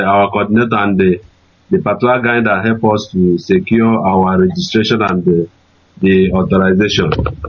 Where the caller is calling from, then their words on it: Dakar, Senegal; I'm calling from Dakar, Senegal